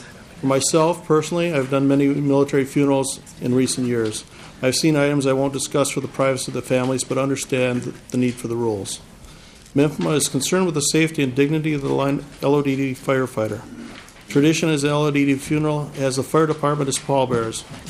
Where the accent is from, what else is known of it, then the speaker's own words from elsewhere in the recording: Eagan, Minnesota, United States; from Eagan, Minnesota.